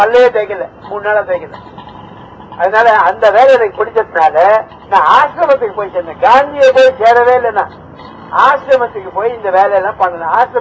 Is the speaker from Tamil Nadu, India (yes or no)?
no; Delhi, India; Tamil is a second language; தமிழ் தெரியாது. ஹிந்தி, குஜராத்தி, பெங்காலி, பஞ்சாபி தான் எனக்கு நிறைய தெரியும். நான் பிறந்து வளர்ந்தது டெல்லியா இருக்கிறதுனால எனக்கு பேங்க் அக்கௌண்ட் டெல்லியில தான் இருந்தது.